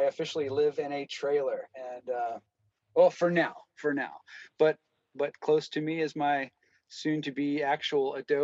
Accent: Aspen Hill, Maryland, United States; also born or lived in Silver Spring; So I was born in Silver Spring, Maryland, in a place called Holy Cross Hospital. And we lived in the Rockville area. I grew up in kind of Rockville, actually a place called Aspen Hill is where I grew up.

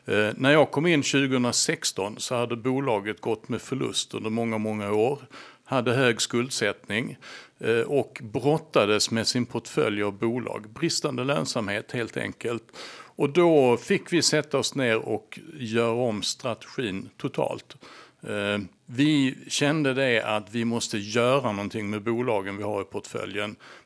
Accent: Lund, Skåne, Sweden; Jag är från Lund, stämmer, som närheten av Malmö då.

